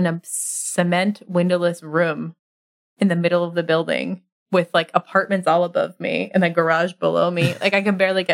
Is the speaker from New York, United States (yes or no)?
yes; New York, United States; I grew up in outside of New York City. So there was pretty good cell phone service in my town.